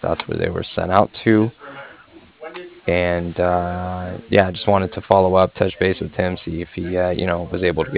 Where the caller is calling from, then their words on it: Cardiff, Wales, United Kingdom; And I'm calling from Cardiff, and that's CARDI. FF, like Frank at the end.